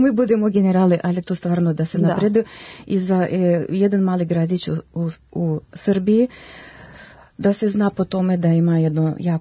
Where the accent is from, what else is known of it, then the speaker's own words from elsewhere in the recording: Russia; Croatian is a second language; Ko što po naglasku čujete, ja sam Ruskinja koja je studirala u Adijski državni konzervatorijom.